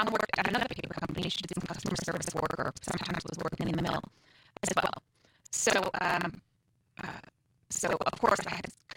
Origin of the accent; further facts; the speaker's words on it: Pecan, Wisconsin, United States; So, I grew up in Pecan. So, for those who are from Wisconsin, most people know that it's somewhere between Appleton and Green Bay.